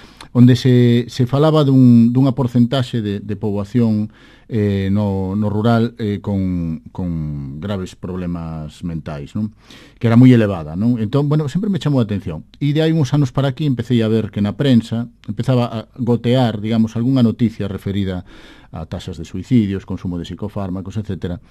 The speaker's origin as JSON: {"language": "Galician", "town": "A Coruña", "region": "Galicia", "country": "Spain", "tie": "born or raised there", "also_born_or_lived": "Agolada", "said": "Na miña aldea, na Golada, no meu barrio del Viña, na Coruña, ou nos Mallos, que é onde me creí sendo máis cativo."}